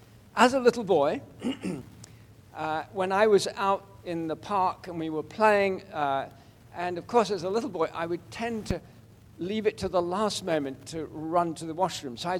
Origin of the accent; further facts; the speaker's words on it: England, United Kingdom; When I grew up in England